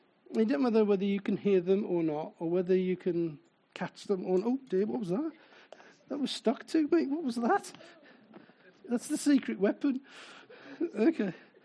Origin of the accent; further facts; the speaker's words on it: Willenhall, West Midlands, United Kingdom; Yeah, but I'm from Willenhall.